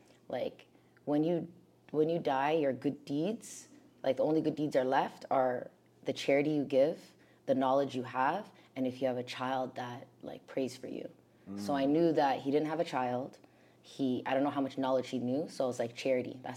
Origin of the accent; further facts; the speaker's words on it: Toronto, Ontario, Canada; All right, so I am from South Etobicoke. I was born and raised there.